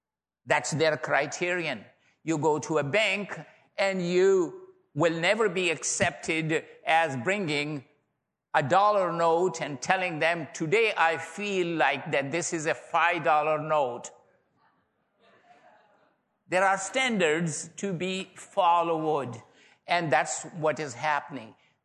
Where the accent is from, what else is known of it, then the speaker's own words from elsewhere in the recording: Pakistan; first language Pashto; English is a second language; My mother tongue is Pashto, then Urdu was medium, and then a lot of years were passed, and I arrived at age 30, and then I had to learn English language.